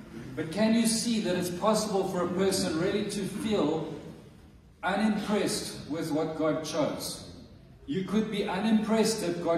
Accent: South Africa; I'm a South African

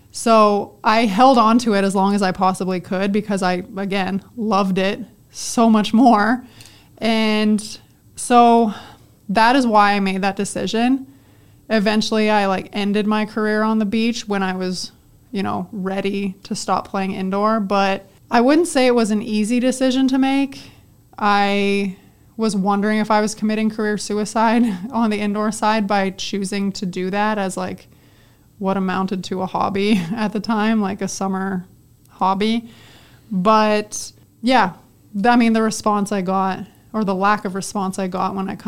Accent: Canada; for those who don't, I am Canadian. So I started playing for our senior national team in Canada when I was 16.

